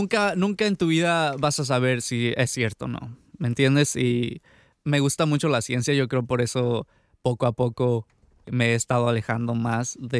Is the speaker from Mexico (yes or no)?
yes; Chacala, Durango, Mexico; Se llama Chacala, en el municipio de Tamazula, en el estado de Durango. Está como, o sea, a 2-3 horas de Culiacán, Sinaloa.